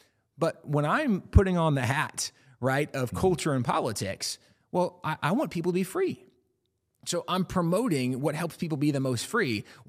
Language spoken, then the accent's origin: English; England, United Kingdom; So even growing up in England, you're very familiar with the Ten Commandments.